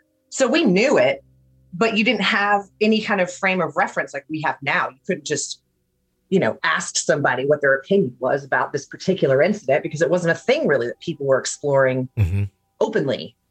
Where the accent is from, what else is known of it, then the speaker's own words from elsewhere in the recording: Atlanta, Georgia, United States; I grew up in Atlanta, so my parents and I, other kids in the family, had gone to dinner at this Mexican place.